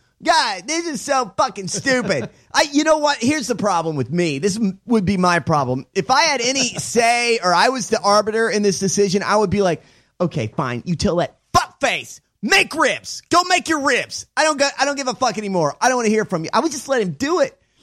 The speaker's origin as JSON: {"language": "English", "region": "Texas", "country": "United States", "said": "I'm from Texas."}